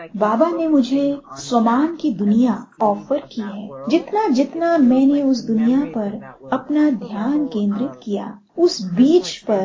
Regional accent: Montreal, Quebec, Canada; क्योंकि हम दोनों ही एक ही देश से हैं। आप कैलगरी से हैं, मैं मॉन्ट्रियल से हूँ।

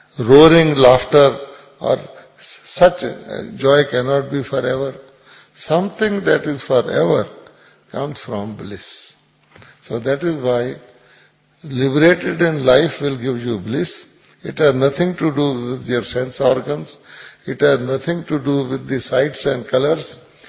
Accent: New Zealand; English is a second language; I come from New Zealand with 6 brothers and sisters.

